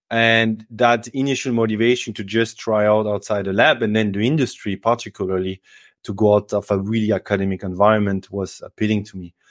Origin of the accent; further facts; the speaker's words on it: France; also born or lived in Mulhouse / Freiburg; I grew up in France in a small village, then moved to a city a little bit bigger called Mulhouse, and then to Freiburg to the binational degree